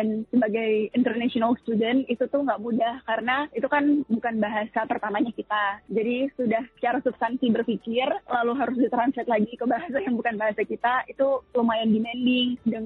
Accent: Jayapura, Papua, Indonesia; karena saya lahir dan besar di Jayapura, daerah dari timur Indonesia

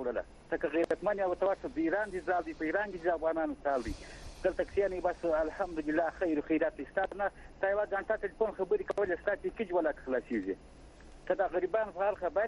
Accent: Kandahar, Afghanistan; زه افغان يم زه به کنداره يم

